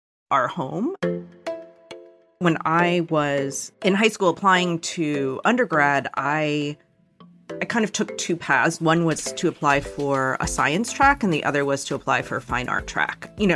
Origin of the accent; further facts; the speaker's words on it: Pennsylvania, United States; So I grew up outside of Philadelphia. My mother is a artist. My father is a computer scientist. They both immigrated from Korea, I think during the 60s. And so my sister and I were born in the States.